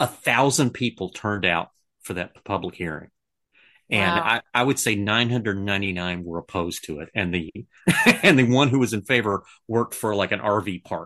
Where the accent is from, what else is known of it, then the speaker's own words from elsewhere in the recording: Pensacola, Florida, United States; I grew up in Pensacola. I didn't know anything at all about the rest of Florida.